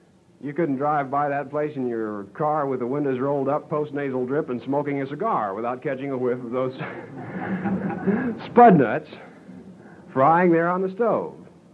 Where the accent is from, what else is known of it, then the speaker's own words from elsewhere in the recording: Garden City, Kansas, United States; I remember back in my hometown of Garden City, Kansas